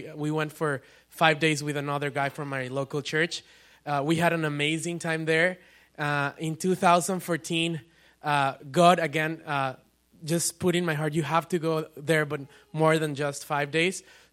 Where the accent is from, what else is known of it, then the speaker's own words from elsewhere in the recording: Mexico City, Mexico; also born or lived in Spain; I forgot to mention that I'm from Mexico. I was born in Mexico City.